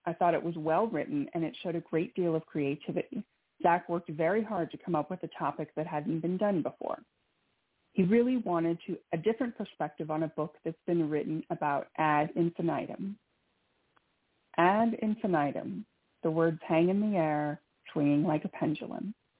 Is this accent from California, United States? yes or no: yes; California, United States; As far as the school, I did not go to private schools, but I am from California.